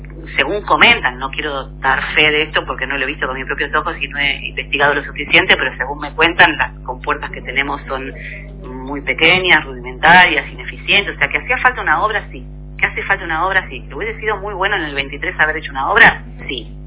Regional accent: Morón, Buenos Aires Province, Argentina; Yo vengo de Morón, de la zona oeste.

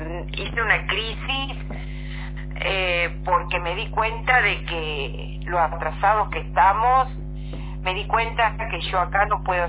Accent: Mexico; por el momento estoy aquí quietita en mi país.

